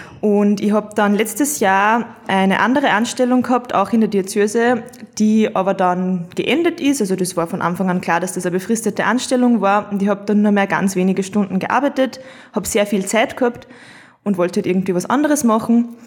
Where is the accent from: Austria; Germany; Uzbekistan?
Austria; Kremsmünster, Upper Austria; Also in meinem Heimatort in Kremsmünster, da gibt es ein Jugendzentrum